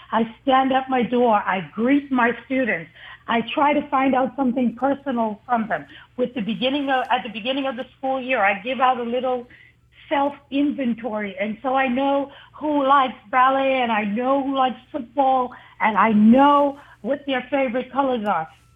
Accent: Bahamas; I'm Bahamian. I'm originally from the Bahamas.

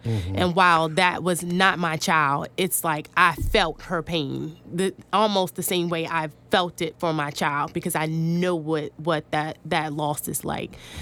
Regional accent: Washington, District of Columbia, United States; I grew up in Washington, D.C., and for that reason, like, hearing about gun violence isn't anything new.

